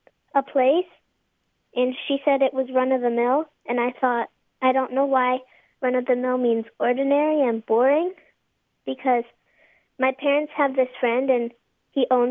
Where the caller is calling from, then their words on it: Omaha, Nebraska, United States; Omaha, Nebraska.